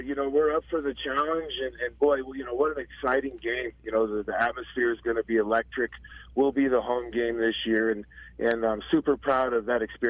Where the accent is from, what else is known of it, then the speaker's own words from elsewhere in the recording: Loveland, United States; I grew up right here in Loveland and played for Loveland High, graduated in 1998